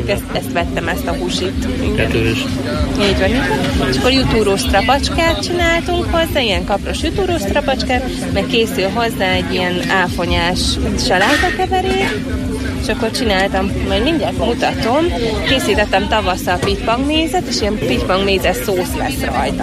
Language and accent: Hungarian; Kács, Borsod-Abaúj-Zemplén, Hungary; born there; én itt születtem egyébként Kácson.